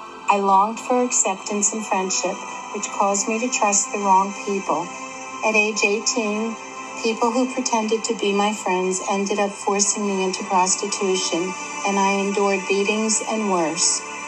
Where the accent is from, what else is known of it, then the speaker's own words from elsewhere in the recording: New Jersey, United States; I was raised in New Jersey in an abusive and controlled environment.